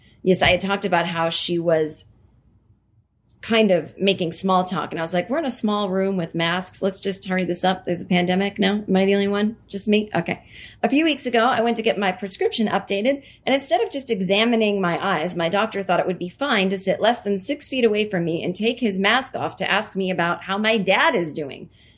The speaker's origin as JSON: {"language": "English", "region": "Vermont", "country": "United States", "tie": "born or raised there", "said": "I grew up in Vermont, so even though I lived in this other state for almost 6 years, running into celebrities still really not on my radar."}